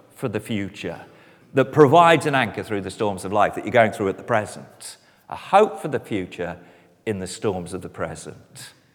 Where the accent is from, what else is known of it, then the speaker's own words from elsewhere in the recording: West Midlands, United Kingdom; I come from the West Midlands, about as far as it's possible to get from the sea.